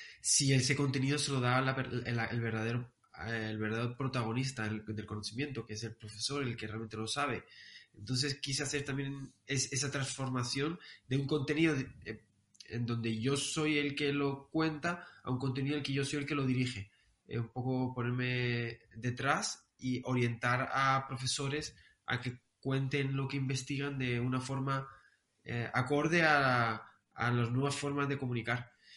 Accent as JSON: {"language": "Spanish", "town": "Las Palmas", "region": "Canary Islands", "country": "Spain", "said": "un amigo de Las Palmas, que de allí, de mi tierra"}